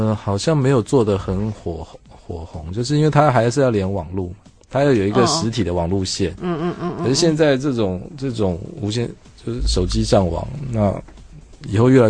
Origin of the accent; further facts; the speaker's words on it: Taiwan; 我们台湾人